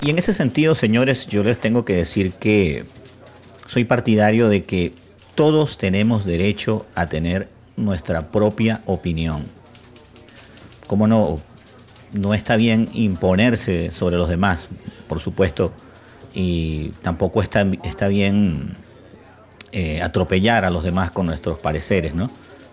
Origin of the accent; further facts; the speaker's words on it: Venezuela; Son bastante económicos aquí en mi país, en Venezuela.